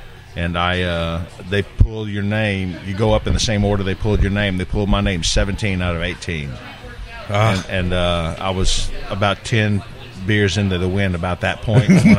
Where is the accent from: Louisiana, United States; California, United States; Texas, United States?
Louisiana, United States; growing up in South Louisiana, I did a lot of Southern humor, a lot of stuff about my family